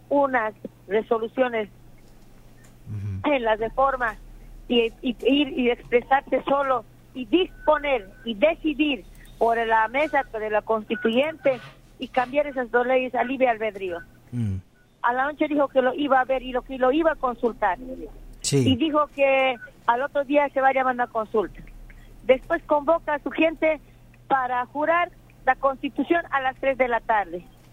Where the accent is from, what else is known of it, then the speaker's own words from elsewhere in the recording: Jujuy, Argentina; Y nosotros somos el pueblo jujeño porque tenemos hijos, tenemos nietos.